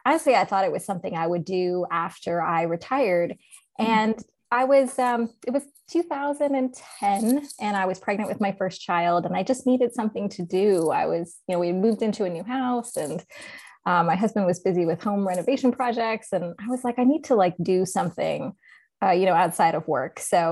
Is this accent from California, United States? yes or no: no; New Jersey, United States; I'm like unabashedly like proud of New Jersey. Like I love, you know, I've been born and raised in New Jersey